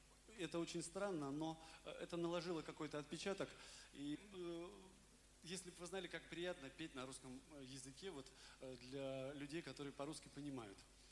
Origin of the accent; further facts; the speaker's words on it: Chelyabinsk, Chelyabinsk Oblast, Russia; born there; Но если я уже родился в Челябинске